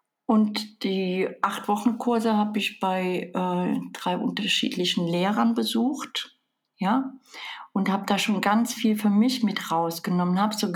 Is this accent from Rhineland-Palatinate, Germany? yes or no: yes; Rhineland-Palatinate, Germany; Ich war ja, bin mit 62 Jahren von der Mosel. Also ich war immer an der Mosel. Also es ist meine Heimat. Und habe dort auch in einer Wohnung alleine gelebt und bin dann von dort aus in eine WG gezogen.